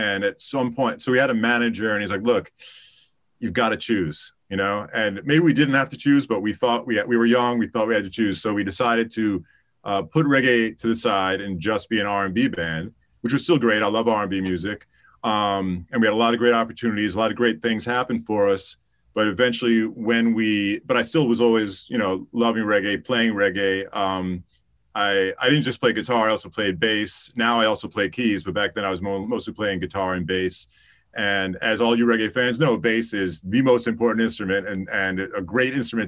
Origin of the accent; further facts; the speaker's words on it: Queens, New York, United States; growing up in New York, exposed to all this stuff, but also New York was a center of really great R&B music. Where I lived in Queens, had a lot of amazing R&B and jazz musicians living there.